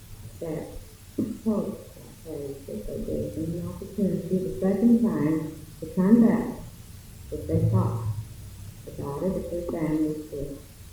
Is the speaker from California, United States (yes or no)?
no; Carrizozo, New Mexico, United States; born there; I was born in Carrizosa.